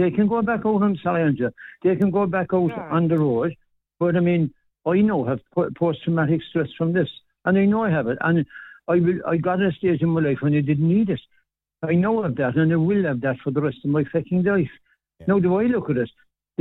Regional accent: Cork, Munster, Ireland; born and bred in Cork City, that's all I'm worth.

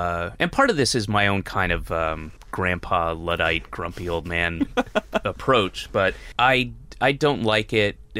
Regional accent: New York, United States; also born or lived in Atlanta, United States; I was born in Atlanta in the South, and but moved away when I was like five. So I came from New York, and I was an alien to so many people

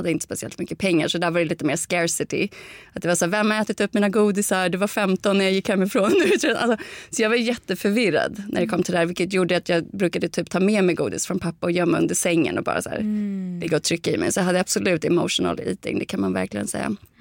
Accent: Täby, Stockholm County, Sweden; jag kom från Täby

